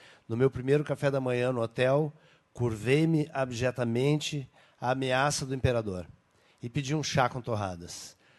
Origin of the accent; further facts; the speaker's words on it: Rio Grande do Sul, Brazil; Eu sou gaúcho também, mas eu sou do outro tipo.